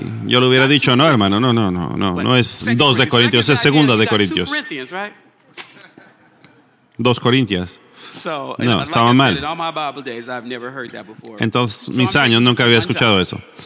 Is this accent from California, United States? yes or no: yes; Los Angeles, California, United States; Yo estoy aquí, vengo de Los Ángeles. Muchas personas piensan que soy del sur. No sé por qué. ¿Hay algo? ¿Tengo acaso algún acento? A veces me dicen, no creo que seas de la ciudad